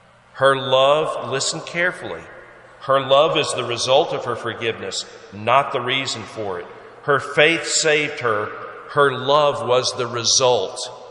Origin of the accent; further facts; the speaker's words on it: Georgia, United States; Where I grew up in Georgia, we had woods behind our house.